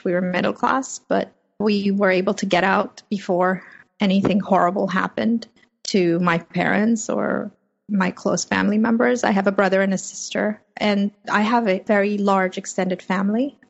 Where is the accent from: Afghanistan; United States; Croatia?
Afghanistan; first language Persian; English is a second language; so I speak Farsi or Persian. It's one of the main languages of Afghanistan. That's my mother tongue. And I was five when the communist coup happened in Afghanistan and then the subsequent Soviet invasion. And I grew up after that in a war zone.